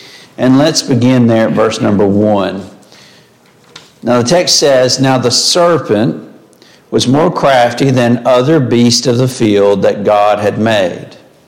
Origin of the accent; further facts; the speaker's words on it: Appalachia, United States; accent: Appalachian; That's my Appalachian accent. I have trouble with lion.